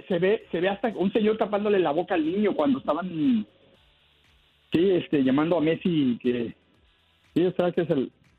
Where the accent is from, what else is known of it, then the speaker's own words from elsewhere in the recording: Guadalajara, Jalisco, Mexico; yo crecí en Guadalajara